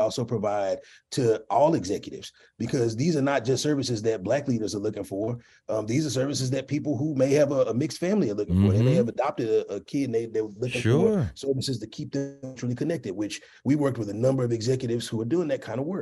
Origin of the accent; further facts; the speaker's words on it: Chicago, Illinois, United States; I'm from Chicago. I eat Harold's.